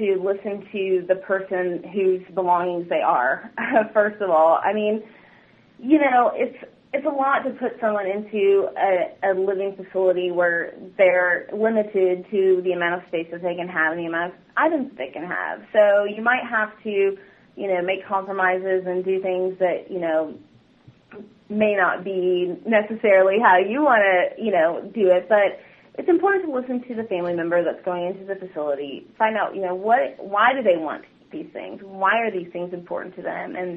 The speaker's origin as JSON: {"language": "English", "town": "Rowlett", "region": "Texas", "country": "United States", "tie": "born or raised there", "said": "Well, I grew up in Rowlett, which is just east of Dallas. And from there, I went to Southwestern University, which is in Georgetown, Texas, north of Austin."}